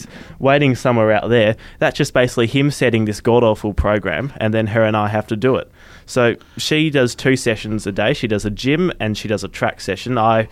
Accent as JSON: {"language": "English", "region": "Western Australia", "country": "Australia", "tie": "born there", "said": "I was born in West Australia. I was born in, Fortress WA, although we don't call it that anymore. But I was born in Subiaco Hospital, Matthew, on the 25th of March 2003."}